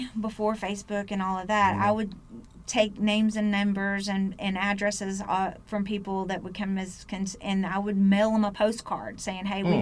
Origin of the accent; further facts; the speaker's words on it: Hot Springs, Arkansas, United States; I was born and raised in Hot Springs.